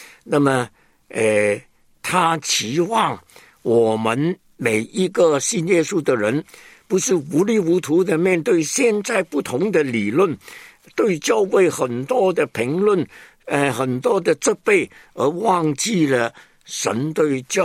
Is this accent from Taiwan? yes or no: no; Hong Kong; 我是香港长大、香港出生的